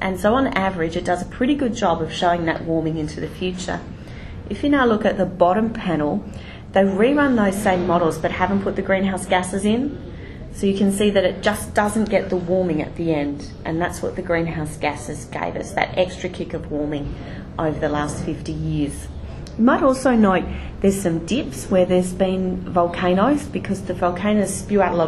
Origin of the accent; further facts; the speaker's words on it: Northern Territory, Australia; I grew up in the Northern Territory, and if you left a fruit box in the car with a straw in it, during the day the liquid would pop out the straw as it heated up.